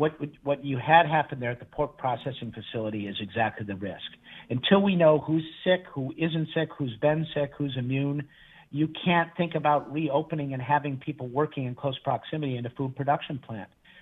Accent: Detroit, Michigan, United States; I grew up in the Detroit area.

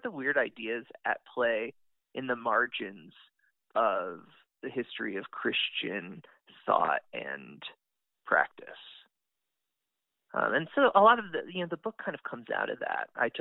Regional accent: Muncie, Indiana, United States; so I grew up in Muncie, Indiana, which is one of the kind of, settings in the book in a way.

